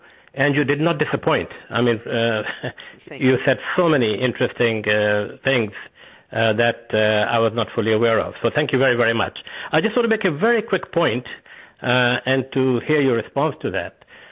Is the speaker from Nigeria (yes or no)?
no; Kenya; now in United States; I'm from Kenya, yeah. And I'm back. I'm in the U.S. now.